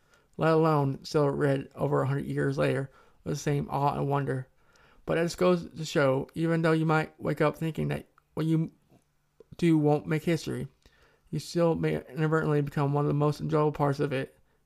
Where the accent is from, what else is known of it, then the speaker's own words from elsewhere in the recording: Iowa, United States; I was driving with a good friend and roommate, headed west, bound for my hometown for a reunion. It was mid-morning and the sun was behind us. The countryside there, like most of central Iowa, is cornfields